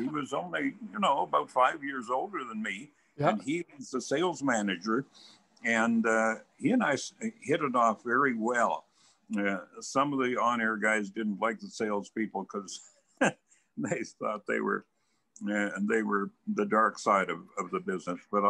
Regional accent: Swift Current, Saskatchewan, Canada; I was from Saskatchewan, had grown up near Swift Current on a combined grain farm cattle ranch.

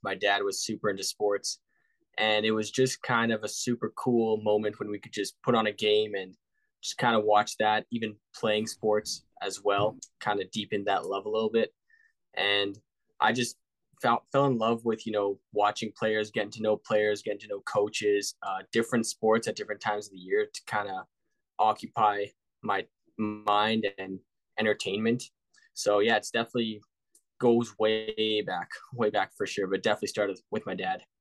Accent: Calgary, Alberta, Canada; I'm from Calgary, so I've heard all about it being in that sports community.

